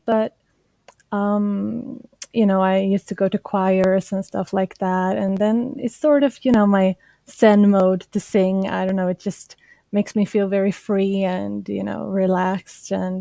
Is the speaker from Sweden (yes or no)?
yes; Sweden; Well, so I was born and raised in Sweden, but my father is from Georgia. My mother is Swedish.